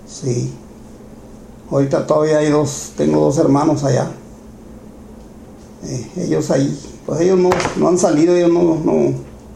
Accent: San Pedro del Gallo, Durango, Mexico; Pues nací en San Pedro del Gallo, el 9 de octubre de 1936.

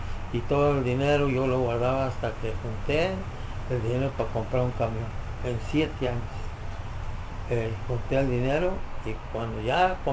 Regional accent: Acuitzeramo, Michoacán, Mexico; born there; yo nací en Acuitzeramo, Michoacán.

